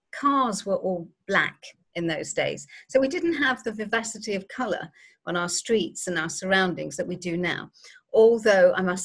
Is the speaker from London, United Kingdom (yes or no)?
yes; London, United Kingdom; I was born in London in 1951.